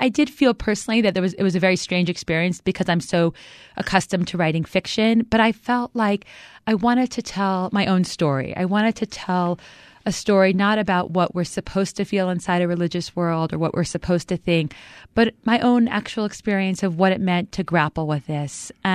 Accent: Memphis, Tennessee, United States; Well, I grew up in the Orthodox Jewish community. I actually grew up in Memphis, Tennessee, which is not usually thought of as a stronghold of Jewish communities.

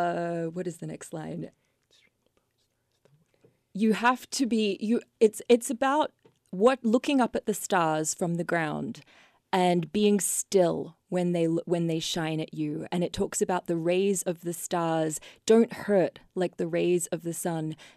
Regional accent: Australia; moved away as an adult; now in United States; As you can probably hear, I am not a native Philadelphian from my accent. I grew up in Australia. And I came to America when I was 23

